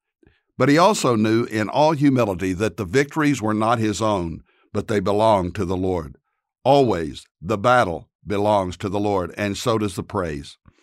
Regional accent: Dallas, Texas, United States; from Dallas, Texas, pastor of Prestonwood Baptist Church.

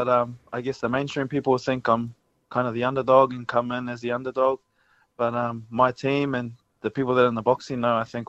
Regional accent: New Zealand; obviously I grew up in New Zealand.

